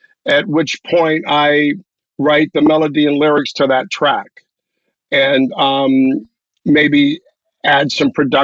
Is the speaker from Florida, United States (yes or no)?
yes; Miami, Florida, United States; born or raised there